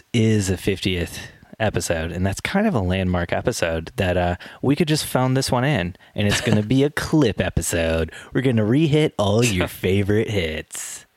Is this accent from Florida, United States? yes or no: no; Goshen, Indiana, United States; I grew up in Goshen, so I'm all good.